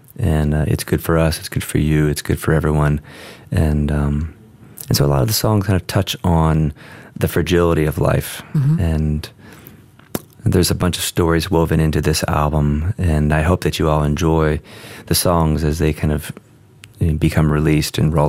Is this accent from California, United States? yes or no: yes; California, United States; I mean, growing up in California, in Southern California, I was reminded